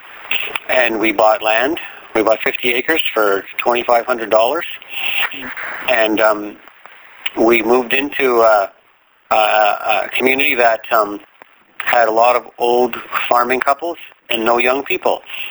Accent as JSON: {"language": "English", "town": "Montreal", "region": "Quebec", "country": "Canada", "tie": "born or raised there", "said": "I grew up in Quebec, in Montreal."}